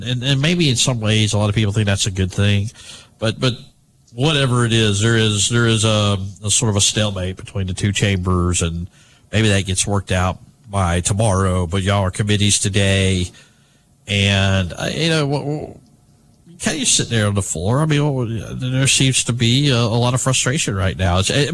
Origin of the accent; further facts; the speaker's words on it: Alabama, United States; Well, and I grew up with proration in Alabama when Democrats ran this town.